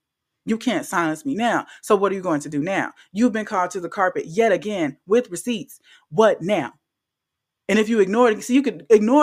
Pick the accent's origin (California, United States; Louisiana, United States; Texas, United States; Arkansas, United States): Louisiana, United States; he's from Louisiana, I'm from Louisiana.